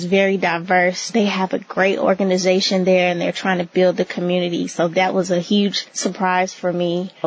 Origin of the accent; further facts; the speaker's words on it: Georgia, United States; Although I'm originally from Georgia